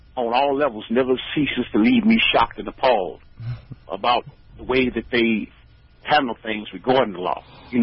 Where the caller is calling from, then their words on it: United States; I'm calling from Midtown.